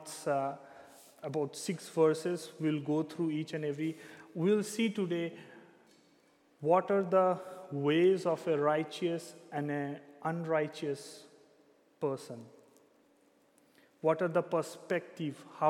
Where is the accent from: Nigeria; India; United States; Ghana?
India; now in Zeist, Netherlands; I'm basically from India